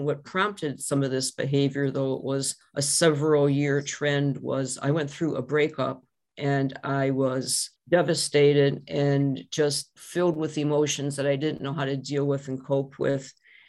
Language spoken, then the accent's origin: English; Cleveland, Ohio, United States; now in Michigan, United States; I live in Michigan now, I'm from Cleveland. I still identify as a Buckeye. I'm glad to be home in Ohio tonight.